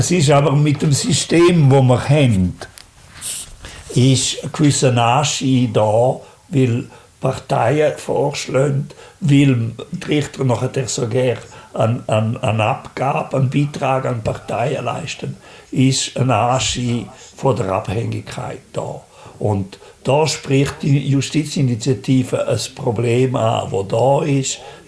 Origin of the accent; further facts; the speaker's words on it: Graubünden, Switzerland; das ist in meiner Heimat in der Surselva.